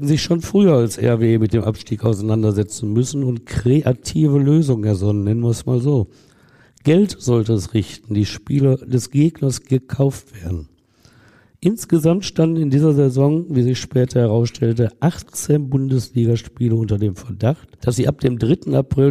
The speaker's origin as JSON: {"language": "German", "town": "Essen", "region": "North Rhine-Westphalia", "country": "Germany", "said": "als Essener Jung, als ich so 10 Jahre alt war, war Rot-Weiß Essen, lang ist her, in der ersten Bundesliga."}